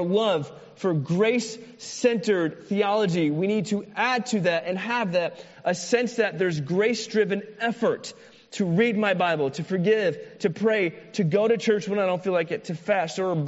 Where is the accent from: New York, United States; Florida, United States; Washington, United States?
Florida, United States; I'm a true Floridian. I was born in Florida. Like, I rep being a Floridian. It's part of my identity.